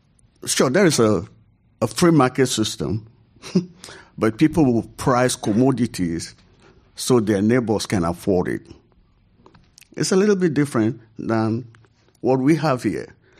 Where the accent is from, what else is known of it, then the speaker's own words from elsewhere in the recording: Ghana; Now, I came from Ghana, and I teach and share the cultural traditions that I grew up in.